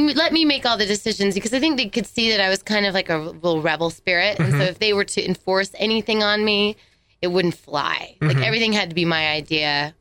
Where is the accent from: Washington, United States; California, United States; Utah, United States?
Utah, United States; Orem; I grew up in Orem, Utah. I'm the oldest of 5 girls.